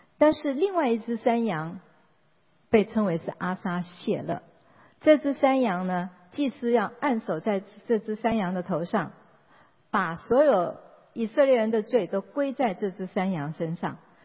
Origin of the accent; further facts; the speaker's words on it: China; 农历的新年，就像我们中国人的农历新年啊